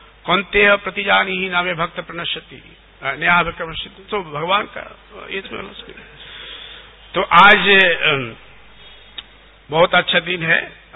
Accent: Bankura, West Bengal, India; हम बांकुड़ा के रहने वाले हैं, वेस्ट बंगाल

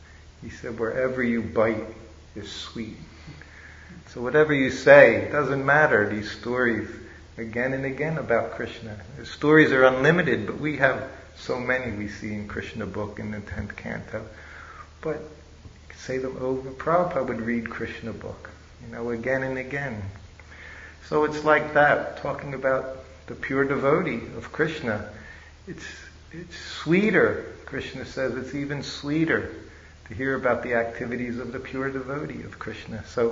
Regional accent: United States; I met the devotees in Philadelphia. I'm an American boy.

